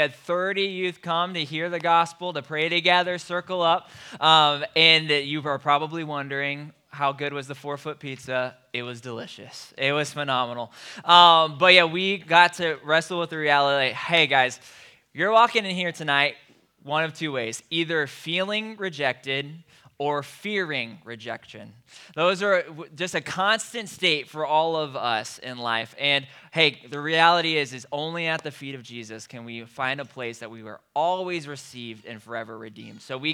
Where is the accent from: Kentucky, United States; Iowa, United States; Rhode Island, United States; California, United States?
Iowa, United States; Marion; Growing up, I grew up in Marion and went to Linmar High School, and basketball became my favorite sport by far at a very early age.